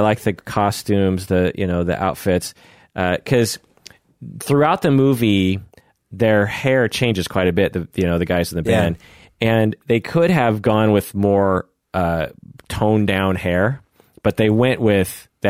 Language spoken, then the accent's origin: English; United States; I'm an American, so God knows.